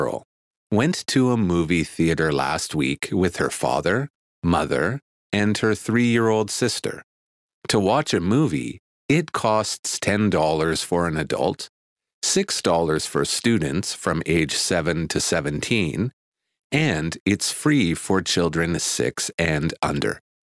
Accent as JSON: {"language": "English", "town": "Vancouver", "region": "British Columbia", "country": "Canada", "lives_now": "Kyoto, Japan", "said": "I'm from Vancouver, Canada. Now I live with my family in Kyoto."}